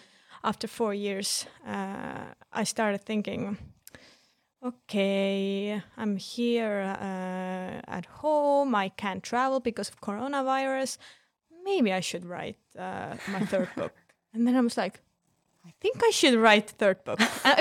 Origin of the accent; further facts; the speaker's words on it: Estonia; English is a second language; Estonia is my home country, so I think it's the best place in the world.